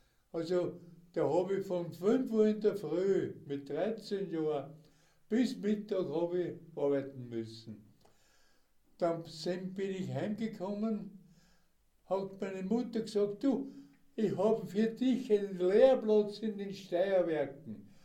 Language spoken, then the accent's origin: German; Steyr, Upper Austria, Austria; wie der Daumberg bei uns in Steyr ein Hausberg ist